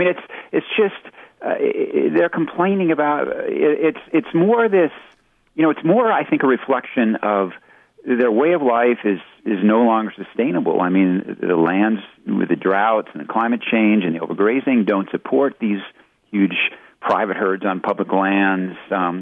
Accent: Oregon, United States; You know, the locals of Harney County, I grew up in Oregon. I know this area very well. And the people who live there, this is eastern Oregon, it's the high desert.

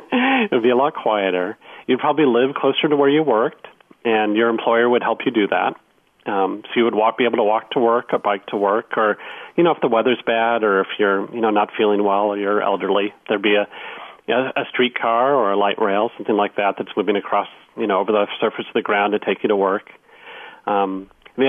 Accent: California, United States; I grew up in California, too. I grew up in the Bay Area and grew up in the suburbs

